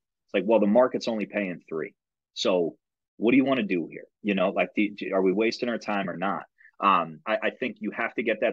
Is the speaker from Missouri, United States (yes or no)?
no; New Jersey, United States; now in Boston, United States; No, I grew up down in Jersey and now up here there's Route 9 too in Boston.